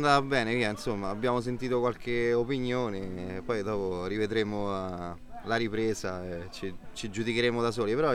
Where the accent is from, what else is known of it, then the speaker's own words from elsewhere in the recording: Civita Castellana, Lazio, Italy; Allora, io sono di Città Castellana